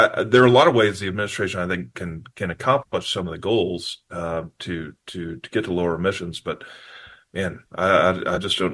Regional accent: Texas, United States; It's just truly amazing. I say that as a Texan.

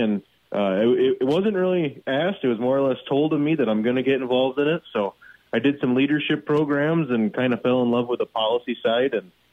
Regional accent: Bangor, Wisconsin, United States; So I grew up in Bangor, small town by La Crosse.

